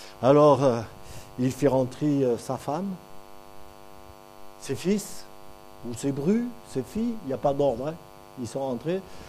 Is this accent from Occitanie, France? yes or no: no; Toulon, Provence-Alpes-Côte d'Azur, France; born there; je suis né à Toulon, donc à côté d'un port maritime et militaire